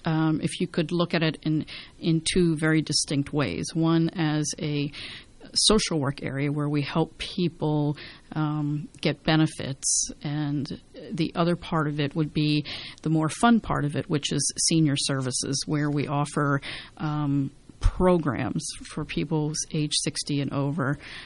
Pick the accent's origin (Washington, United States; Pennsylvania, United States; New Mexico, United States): Pennsylvania, United States; also born or lived in Baltimore; now in Frenchtown, United States; I'm originally from South Central Pennsylvania. It's where I grew up. I was then in Baltimore for several years.